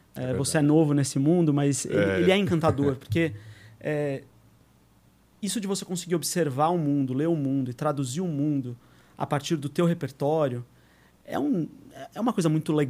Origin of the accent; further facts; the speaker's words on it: São Paulo, Brazil; Eu queria ficar em São Paulo, eu sou de São Paulo.